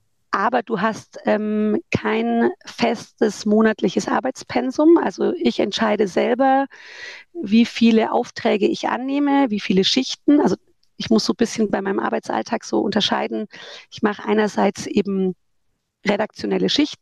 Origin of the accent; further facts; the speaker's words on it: Erlangen, Bavaria, Germany; Und ich bin ja in Erlangen geboren, aufgewachsen, habe hier studiert.